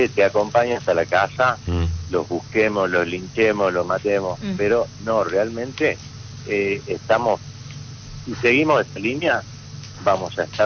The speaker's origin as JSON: {"language": "Spanish", "region": "Tucumán", "country": "Argentina", "said": "soy tucumano, me gusta Tucumán, pero hoy estoy cansado de Tucumán."}